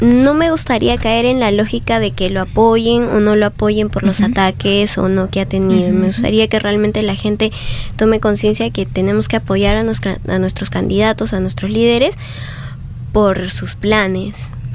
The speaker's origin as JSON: {"language": "Spanish", "town": "Abancay", "region": "Apurímac", "country": "Peru", "said": "Yo soy, por ejemplo, de Abancay, de Apurímac, y he estado en diciembre allá"}